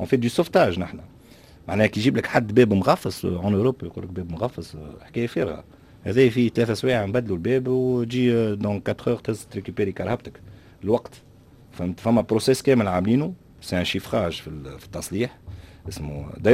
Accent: Tunisia; باش تفهم لي كومبيتونس اللي عندنا في تونس

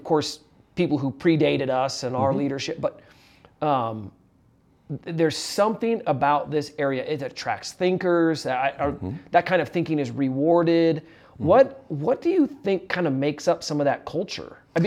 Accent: Midwest, United States; I grew up in the Midwest, and so I've done the trip back to see family through Nebraska

